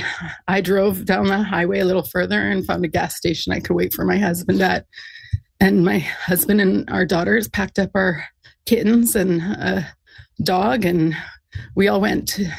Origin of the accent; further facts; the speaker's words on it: Kelowna, British Columbia, Canada; I'm from Kelowna, British Columbia.